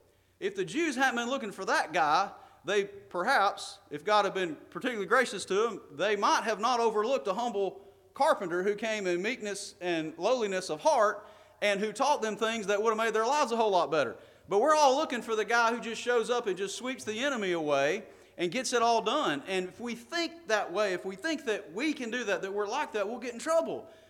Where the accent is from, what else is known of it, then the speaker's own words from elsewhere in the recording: Birmingham, Alabama, United States; I grew up around Birmingham, Alabama. We have a small river there called the Cahaba River.